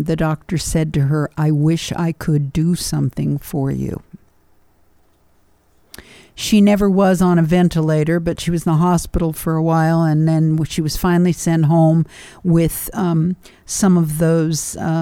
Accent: Culver City, California, United States; When I was growing up in West Los Angeles, Culver City, we used to have a milkman who came by and dropped milk off on the front porch.

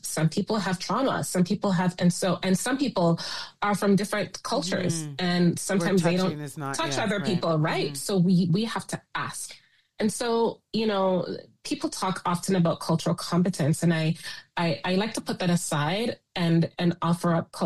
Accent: Canada; born there; it's one thing as a Canadian-born individual whose family has been here for generations

